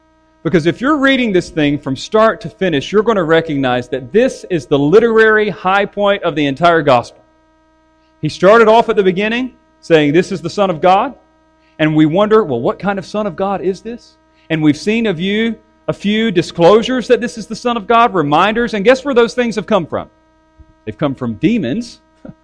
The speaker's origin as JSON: {"language": "English", "region": "North Carolina", "country": "United States", "said": "I'm from North Carolina. I'm not a very cultured individual. I mean, we grew up watching NASCAR on Sundays and went fishing on the weekends."}